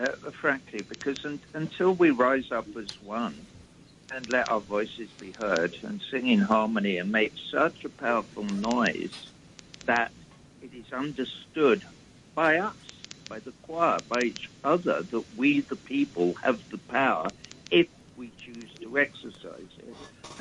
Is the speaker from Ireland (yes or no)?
no; England, United Kingdom; I'm English.